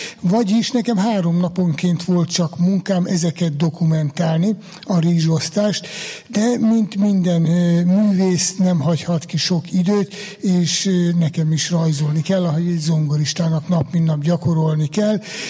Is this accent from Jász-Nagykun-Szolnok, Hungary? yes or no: yes; Jász-Nagykun-Szolnok, Hungary; én a Jásságból származom, ott nem volt ritka a talicskának a tolása